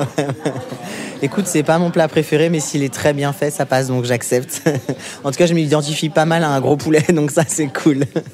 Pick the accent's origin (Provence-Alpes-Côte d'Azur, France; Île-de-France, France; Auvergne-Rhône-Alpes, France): Île-de-France, France; Paris; born or raised there